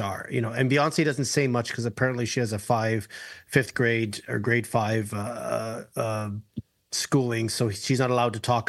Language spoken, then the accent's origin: English; Greece; I could have a shot because I'm brown and from Greece.